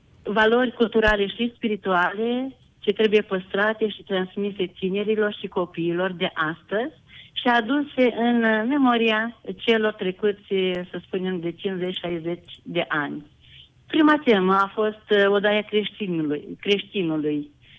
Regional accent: Avântu, Romania; un salut prietenesc pentru ascultătorii din satul meu natal, Avântu.

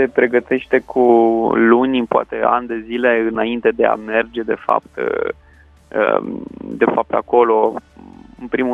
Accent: Cepari, Argeș, Romania; now in Bucharest, Romania; deși locuiesc în București, sunt de lângă Curtea de Argeș, de la poaza munților Făgăraș, din satul Cepari, de pe Valea Topologului.

